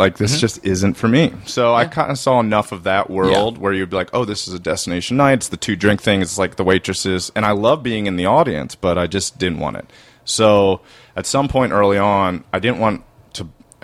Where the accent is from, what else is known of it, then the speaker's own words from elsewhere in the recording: Maryland, United States; Like, I'm from Maryland. I have no connections at all.